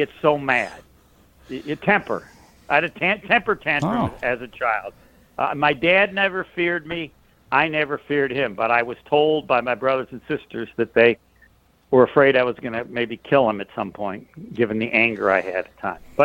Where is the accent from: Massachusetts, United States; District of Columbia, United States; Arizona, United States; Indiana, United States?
Indiana, United States; Southland; and I told them I was from Southland, Indiana.